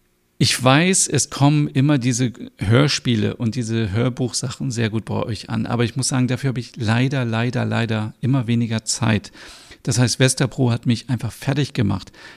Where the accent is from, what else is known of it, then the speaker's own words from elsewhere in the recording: Hanover, Lower Saxony, Germany; Fest steht, ich bin aufgewachsen mit meiner Mutter alleine, sie war alleinerziehend. Und wir sind in einer kleinen Wohnung aufgewachsen in Hannover.